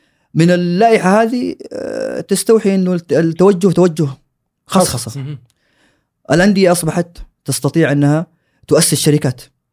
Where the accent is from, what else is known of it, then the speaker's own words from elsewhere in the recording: Saudi Arabia; هذا اللي هو اليوم احنا نشوفه في عندنا في السعودية.